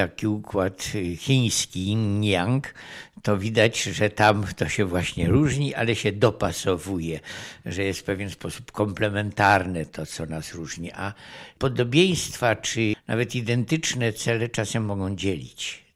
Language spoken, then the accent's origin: Polish; Masovian Voivodeship, Poland; now in Białystok, Poland; a ja jestem z Mazowsza, więc też niezupełnie stąd, z Białegostoku.